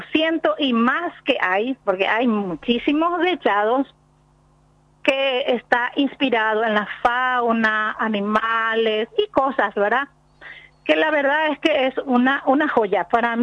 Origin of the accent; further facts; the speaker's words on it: Pirayú, Paraguarí, Paraguay; Pero yo soy de Pirayú. Soy artesana de Pirayú.